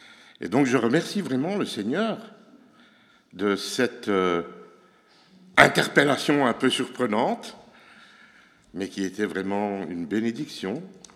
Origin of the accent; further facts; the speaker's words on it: Charleroi, Wallonia, Belgium; now in Brussels, Belgium; Je venais de l'église de Charleroi, j'ai grandi à Charleroi. On venait de déménager à Bruxelles le 28 mai.